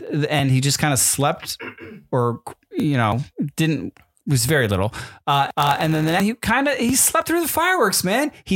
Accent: Northeast, United States; I think growing up in the Northeast, it not being a part of like any sort of nostalgia.

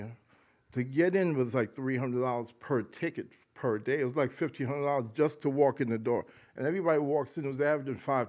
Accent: Bronx, New York, United States; I had 5 sisters, 3 brothers, and, you know, we grew up primarily in the Bronx.

